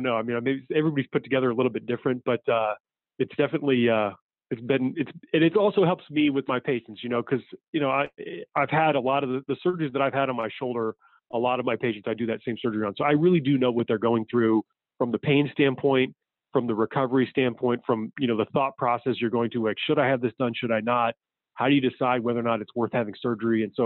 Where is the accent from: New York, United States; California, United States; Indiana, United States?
Indiana, United States; growing up in Indiana, the people that I knew that knew him well